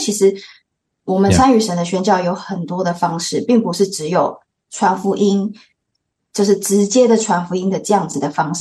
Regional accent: Taiwan; 我是在华人的文化脉络上面长大的，毕竟在台湾土生土长，考试为主长大

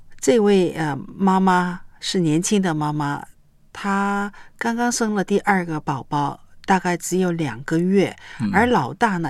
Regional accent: China; 因为我发现我们中国人呢

